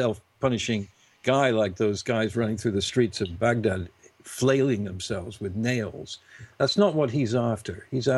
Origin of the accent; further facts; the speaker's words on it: United Kingdom; being British and stupid, as soon as I met him, I put out my hand and shook hands with him.